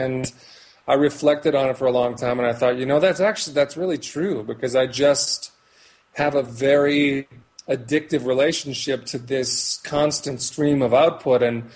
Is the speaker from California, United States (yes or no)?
no; Minneapolis, Minnesota, United States; I ended up getting work in Minneapolis, where I was living at the time, which is my hometown originally.